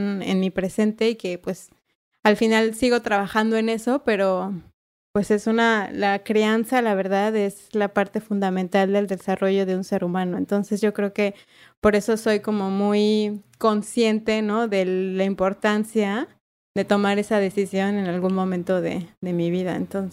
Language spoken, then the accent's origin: Spanish; Mexico City, Mexico; born there; yo nací en la CDMX. Ahí en el IMSS, en la clínica con número